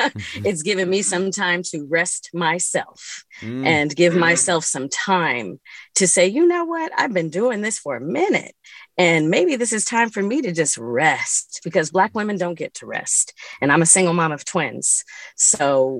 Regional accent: San Francisco, California, United States; before moving back home, which is where I grew up. I grew up here in San Francisco.

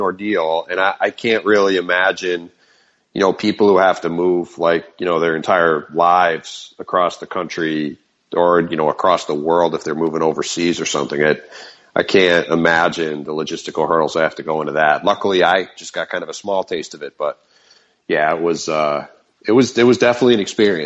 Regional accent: New York, United States; now in Bay Area, United States; As you know, I'm from New York, where you're from, and it's been an adjustment moving out here

